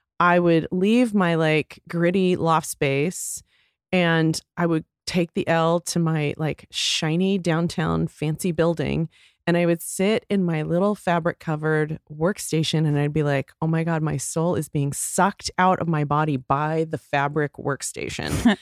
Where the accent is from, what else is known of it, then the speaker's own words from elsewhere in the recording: Texas, United States; I won an internship through the LA Times, which, why, I'm from Texas, the LA Times gave me this internship, but they sent me to Chicago.